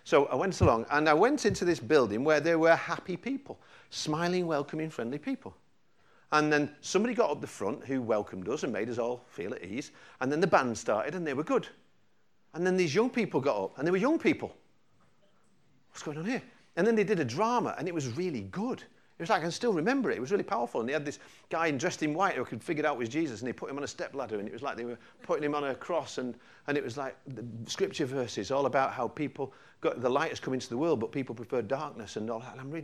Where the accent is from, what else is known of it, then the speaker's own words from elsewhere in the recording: Manchester, North West England, United Kingdom; I'm from Manchester originally. I was brought up a working class lad on a council estate